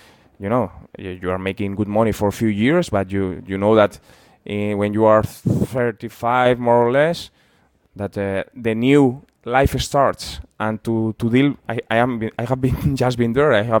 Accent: San Sebastián, Basque Country, Spain; I came from my hometown team. We almost win the league with Real Sociedad.

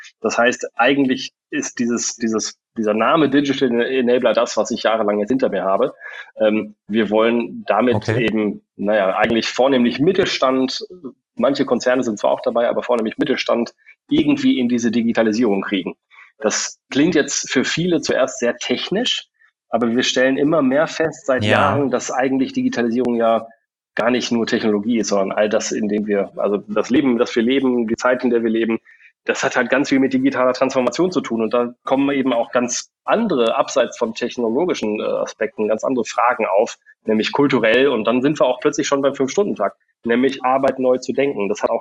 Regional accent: Bielefeld, North Rhine-Westphalia, Germany; born there; also born or lived in England / Munich / Australia; ich bin ursprünglich in Bielefeld geboren, war jahrelang woanders. Ich habe ein paar Jahre, also erstmal habe ich irgendwann mal in England gelebt, dann habe ich ein paar Jahre in München gelebt, dann 2 Jahre in Australien gelebt.

